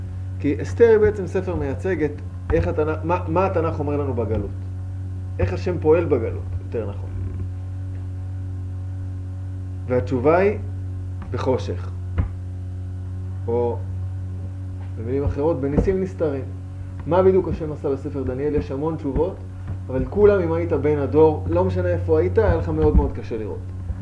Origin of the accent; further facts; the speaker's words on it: Jerusalem, Jerusalem District, Israel; אולי פתאום יהיה על שבועות, אני מירושלים